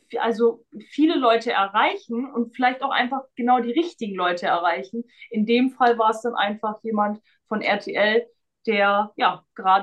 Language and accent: German; Barcelona, Catalonia, Spain; moved away as an adult; now in Germany; ich komme aus Barcelona, ich habe kein Geld, was soll ich denn da reinstellen?